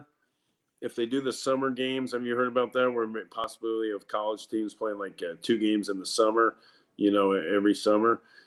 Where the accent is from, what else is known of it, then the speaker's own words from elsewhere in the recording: California, United States; also born or lived in Hawaii / Santa Barbara / New Zealand; I've lived in great places, like obviously Hawaii, Santa Barbara, and I grew up in California. New Zealand.